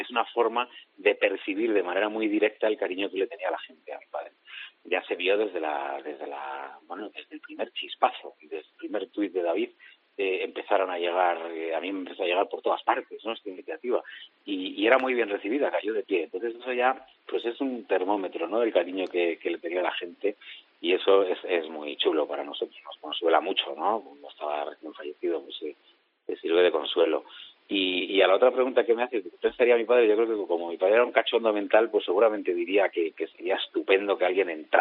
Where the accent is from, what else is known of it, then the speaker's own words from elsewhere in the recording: Madrid, Community of Madrid, Spain; yo soy madrileño